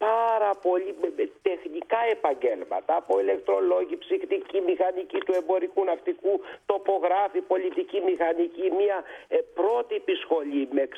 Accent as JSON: {"language": "Greek", "region": "Ionian Islands", "country": "Greece", "said": "υπήρχε και μια σχολή εδώ πέρα, στην Κεφαλονιά. Οπότε αποφύτησα στον τόπο μου με μηδέν έξοδα."}